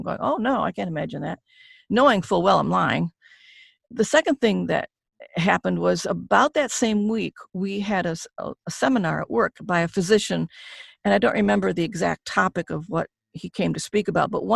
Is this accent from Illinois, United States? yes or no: no; Detroit, Michigan, United States; moved away; I had to leave Detroit, which I hated to do because it's my hometown.